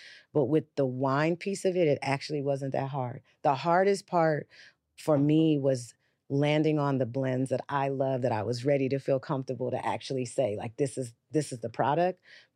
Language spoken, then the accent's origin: English; United States; I mean, I'm an American.